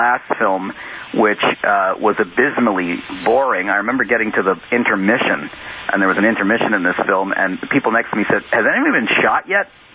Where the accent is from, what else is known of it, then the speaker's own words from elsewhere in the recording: Canada; I'm a Canadian, so I can't sort of wax on about his specific...